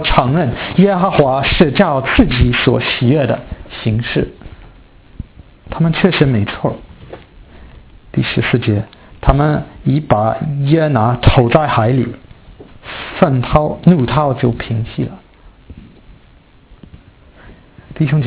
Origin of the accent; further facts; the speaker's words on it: United Kingdom; Chinese is a second language; 我们英国人绝对不行了。